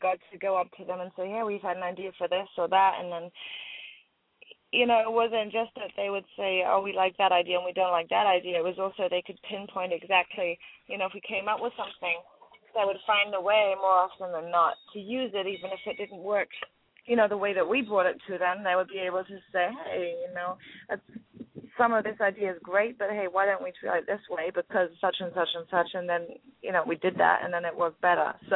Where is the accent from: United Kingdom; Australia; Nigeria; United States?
United Kingdom; England; I guess maybe it's because I'm English.